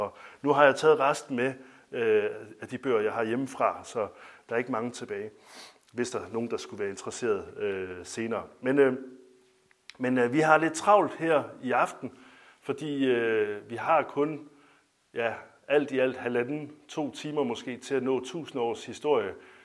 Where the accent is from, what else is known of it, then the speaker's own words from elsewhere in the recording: Region of Southern Denmark, Denmark; Jeg er ikke sønderjyde af fødsel, men af opvækst. Og det er sådan, at min far er sønderjyde, og på den side af familien, der går det sønderjyske langt tilbage i mange generationer.